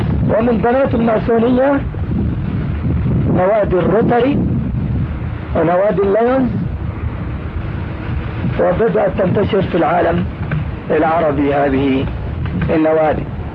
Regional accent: Jordan; انتشرت عندنا في الأردن مثلا

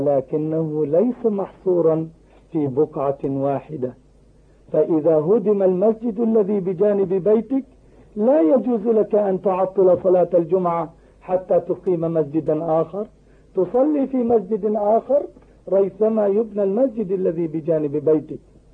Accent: Palestine; أما فلسطين فأنا فلسطيني، أنا فلسطيني، وجرحها في أعماقي،

